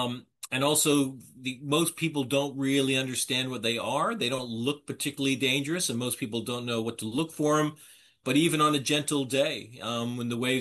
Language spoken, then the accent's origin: English; Canada; I mean, I grew up in Canada, but we used to go to the States in Cape Cod every year.